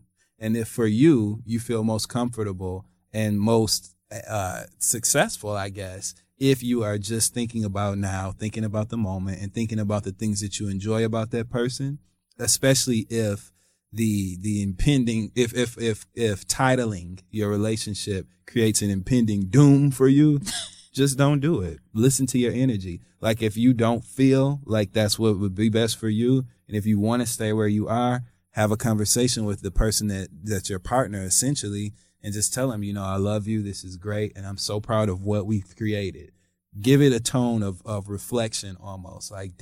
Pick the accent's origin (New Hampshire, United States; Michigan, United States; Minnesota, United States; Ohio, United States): Michigan, United States; Flint; That's where I'm from.